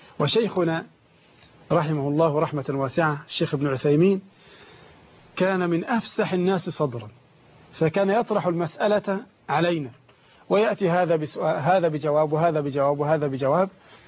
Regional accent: Egypt; عندنا في مصر

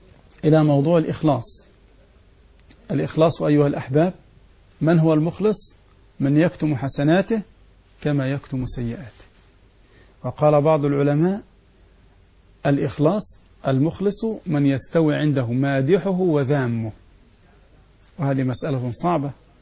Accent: Egypt; وإطعام 10 مساكين مثلا في عندنا في مصر كل مسكين نصف كيلو أرز

